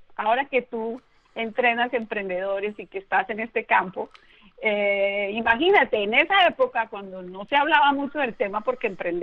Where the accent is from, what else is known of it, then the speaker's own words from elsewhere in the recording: Bogotá, Colombia; born there; yo soy colombiana de nacimiento, nací en Bogotá